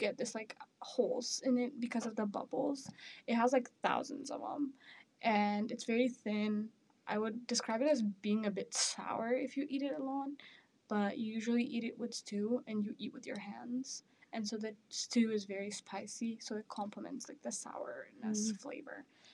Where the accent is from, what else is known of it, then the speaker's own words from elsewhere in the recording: Ethiopia; I'm from Ethiopia.